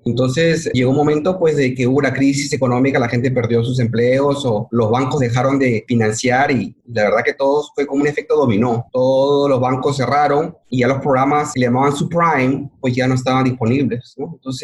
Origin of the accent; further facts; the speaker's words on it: Lima, Peru; No soy yo de una ciudad de frontera. Yo soy una persona de la costa, soy de Lima.